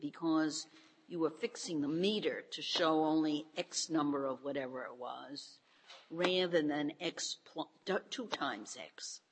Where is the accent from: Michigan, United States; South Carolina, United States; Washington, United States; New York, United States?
New York, United States; New York City; It used to be that when I grew up in New York City